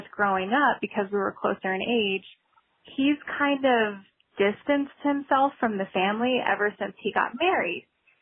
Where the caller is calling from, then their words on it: San Antonio, Texas, United States; I'm calling from San Antonio, Texas